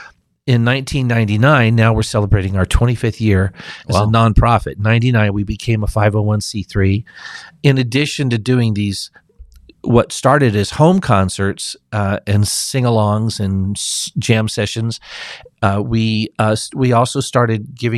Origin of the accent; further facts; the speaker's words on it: North Carolina, United States; also born or lived in Denver, Colorado; I'm from North Carolina, but I was living out in Denver, Colorado